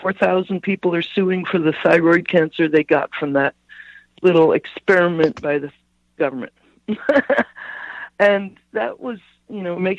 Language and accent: English; Spokane, Washington, United States; I grew up in Spokane.